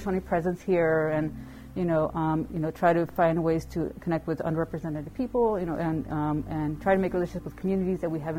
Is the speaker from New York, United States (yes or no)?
no; Texas, United States; Growing up as a kid, you know, I grew up in South Texas